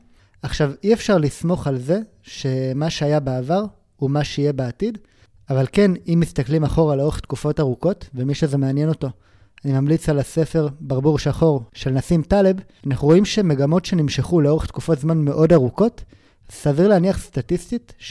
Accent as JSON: {"language": "Hebrew", "region": "Southern District", "country": "Israel", "tie": "born or raised there", "said": "ואני גדלתי ליד עזה"}